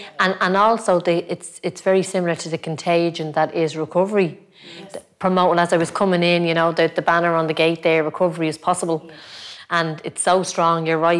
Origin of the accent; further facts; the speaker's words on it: Ballyfermot, Leinster, Ireland; I'm from Ballyfermy, but I've not gone through what yous have gone through.